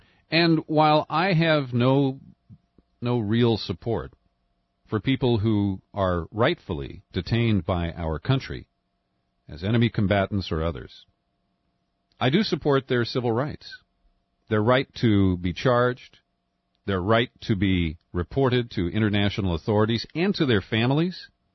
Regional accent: United States; born there; because as an American born here, it's frustrating when you go into a retail store

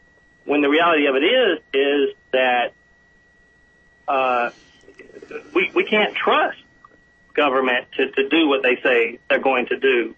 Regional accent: Georgia, United States; me tell you that I am a product of the public school systems here in the South. I'm in Atlanta and born and raised in Georgia.

